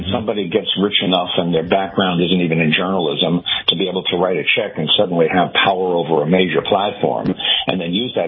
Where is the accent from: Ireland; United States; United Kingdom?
United States; New York; I'm not from Massachusetts. I live in Massachusetts. I'm from New York.